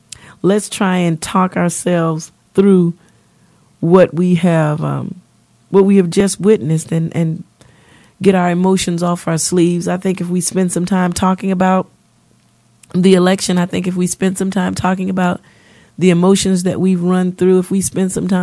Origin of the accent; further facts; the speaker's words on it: Louisiana, United States; I was sharing with you guys how I was raised up in Louisiana. I was born in Louisiana, and how the little lady at the country store had terms of endearment for me and my sister.